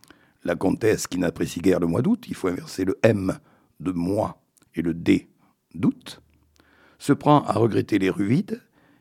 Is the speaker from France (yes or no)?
yes; Nouvelle-Aquitaine, France; On termine donc le mois de la femme, mais chez nous en Périgord, ce n'est jamais fini.